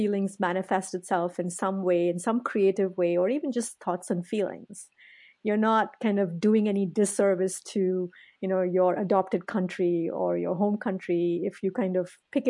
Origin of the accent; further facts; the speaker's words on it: India; now in United States; I'm from India, but I haven't lived there for a long, long time.